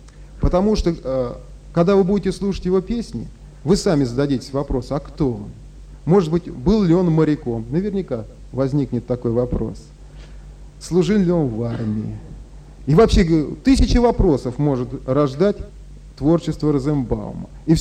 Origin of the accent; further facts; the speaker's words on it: Moscow, Russia; мы коренные москвичи